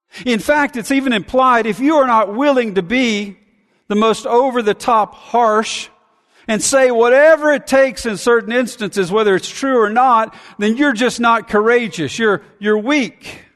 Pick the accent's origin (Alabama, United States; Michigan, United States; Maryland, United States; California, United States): Alabama, United States; Now, I grew up in Alabama cheering for Alabama, and Alabama-Auburn rivalry is crazy.